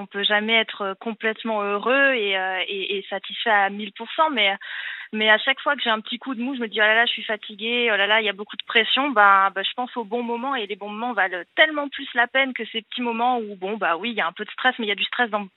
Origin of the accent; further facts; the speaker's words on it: Auvergne-Rhône-Alpes, France; J'ai grandi en Ardèche